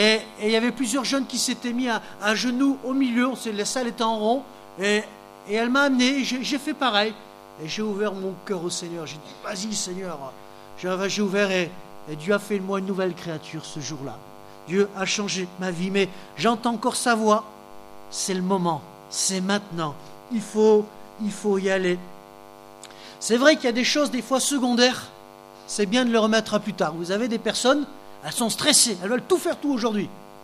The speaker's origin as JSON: {"language": "French", "town": "Décines", "region": "Auvergne-Rhône-Alpes", "country": "France", "tie": "born or raised there", "said": "Dans l'église où j'ai grandi à Décines"}